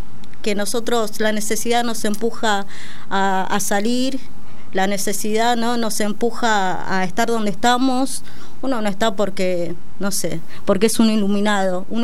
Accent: Buenos Aires, Argentina; Sí, así en Capital.

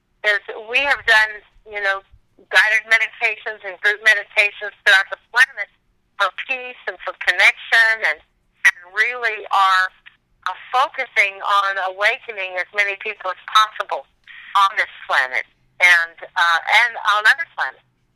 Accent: Missouri, United States; and I'm from Missouri. You have to prove it to me.

